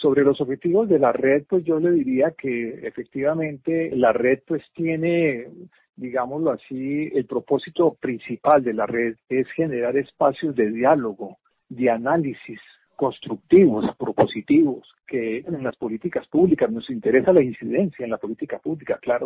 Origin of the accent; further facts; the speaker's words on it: Colombia; Y a veces no lo reconocemos como colombianos